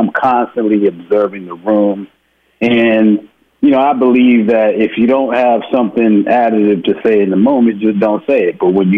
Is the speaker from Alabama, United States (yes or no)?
no; Houston, Texas, United States; I'm a boy from Houston, Texas.